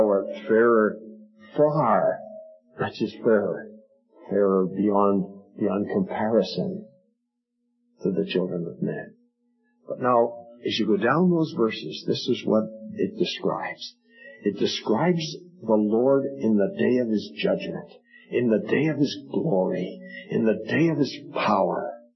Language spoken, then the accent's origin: English; Ireland; I'm Irish, by the way, in case you think I'm poking fun at the Irishman.